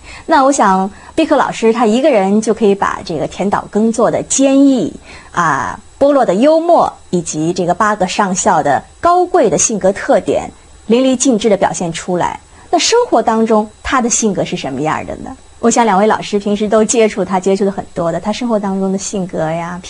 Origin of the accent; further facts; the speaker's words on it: Shanghai, China; 咱们上海话就属于那种冷面滑稽，是吧？